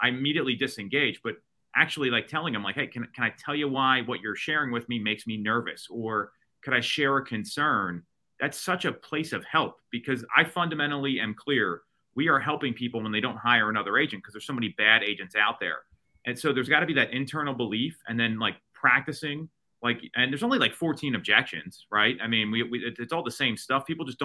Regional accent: Philadelphia, Pennsylvania, United States; I'm from Philly.

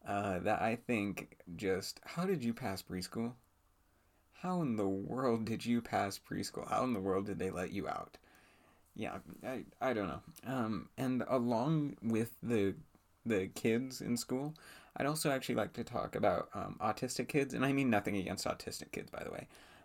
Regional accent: United States; So I'd like to start off talking about my home country, America, as a whole.

